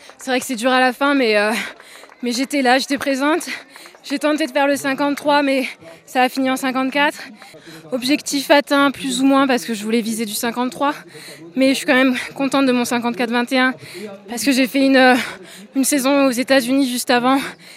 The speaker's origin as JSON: {"language": "French", "country": "Guadeloupe", "said": "Je suis de la Guadeloupe. Je suis née là-bas. Donc je suis guadeloupéenne et suissesse, voilà."}